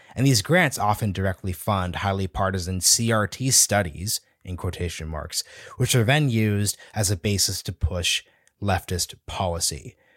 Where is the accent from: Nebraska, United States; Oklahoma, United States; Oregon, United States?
Oregon, United States; I'm from Oregon, I went to the University of Oregon.